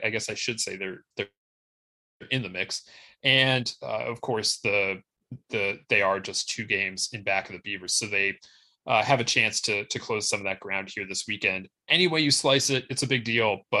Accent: Cleveland, Ohio, United States; maybe it's just because I'm so Ohio State and Michigan centric, given where I grew up in Cleveland.

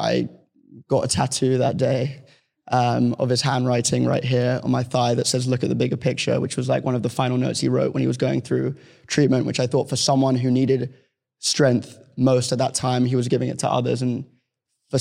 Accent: London, United Kingdom; growing up in London

